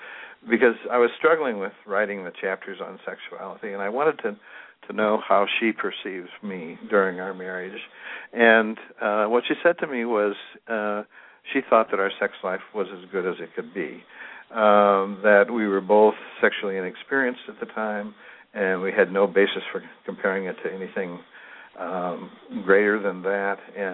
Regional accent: Nebraska, United States; Yeah, I was born in Nebraska in a very small rural town there. I'm 68, so I was born and raised during the 50s

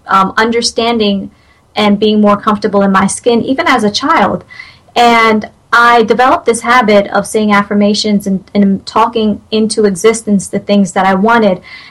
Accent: New Jersey, United States; also born or lived in Trinidad and Tobago; Then I moved with my family to New Jersey, which is where I grew up. Mm-hmm. And I've been in Atlanta, Georgia for the past 4 years. And so, but I'm primarily, I call myself a Jersey girl.

